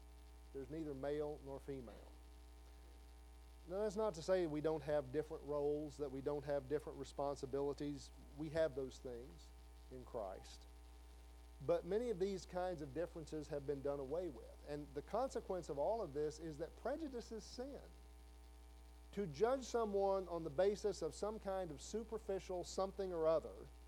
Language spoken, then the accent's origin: English; Blytheville, Arkansas, United States; I grew up in the South. I grew up in Blytheville, Arkansas.